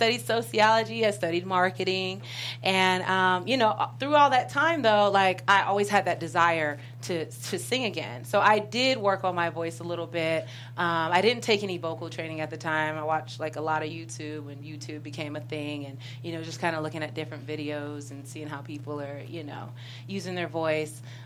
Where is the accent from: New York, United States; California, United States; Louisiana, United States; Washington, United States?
California, United States; Lompoc; I'm originally from Lompoc, California, Santa Barbara County, Central Coast.